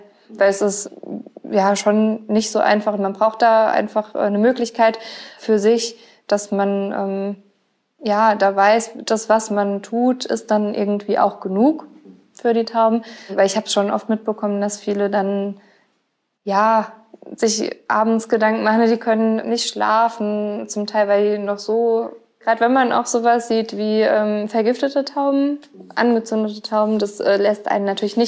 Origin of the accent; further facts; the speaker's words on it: Gonsenheim, Rhineland-Palatinate, Germany; ich bin ja in Gonsenheim aufgewachsen komplett. Ich habe ja noch nie irgendwie woanders gewohnt.